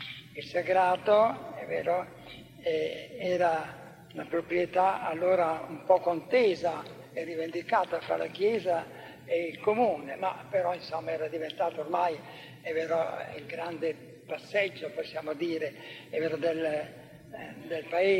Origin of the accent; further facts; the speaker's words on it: Cavriago, Emilia-Romagna, Italy; accent: Cavriago dialect; Era la parola che noi avevamo imparato, ovvero dai francesi, perché ci sono molti francesismi nel nostro dialetto di Cavriago.